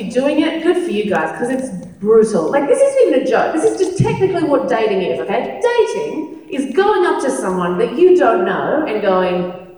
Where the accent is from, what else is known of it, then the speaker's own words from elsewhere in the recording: Australia; I know that I will always love being Australian